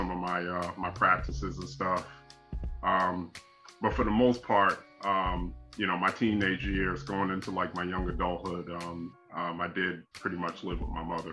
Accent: Irvington, New Jersey, United States; also born or lived in Newark / Orange / East Orange; I am from New Jersey. I was born in Newark, New Jersey, and I was actually raised all throughout Essex County, mainly Irvington, lived in Orange for a time, lived in East Orange

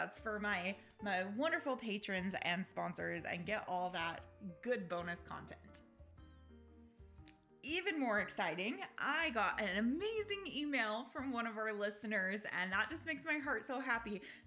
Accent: Layton, Utah, United States; Shout out to Kaysville, Utah. I'm from Layton originally, Utah.

